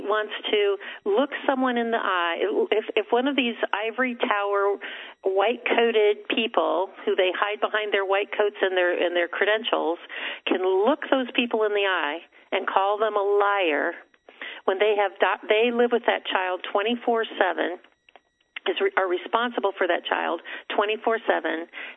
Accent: Encinitas, California, United States; I'm from Encinitas, California.

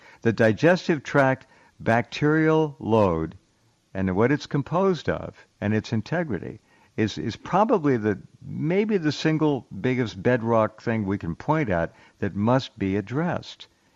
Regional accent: Illinois, United States; I'm from Illinois, and our family fell victim to the jab.

